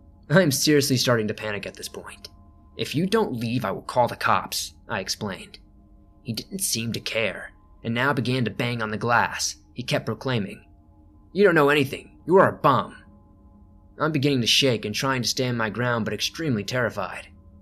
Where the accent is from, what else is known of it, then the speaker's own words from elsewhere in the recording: Florida, United States; also born or lived in North Carolina; I moved back to my hometown of South Florida a few months back from North Carolina.